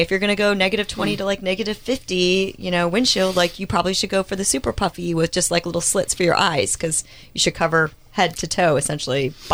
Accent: Midwest, United States; You're what we called soft when you grow up in the Midwest. All you West Coasters were like...

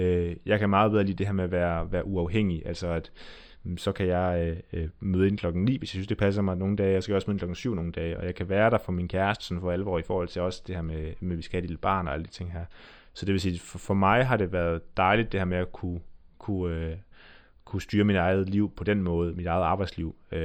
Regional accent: Central Denmark Region, Denmark; Jeg er fra Vestjylland, så jeg siger ikke, at jeg er god til noget som helst.

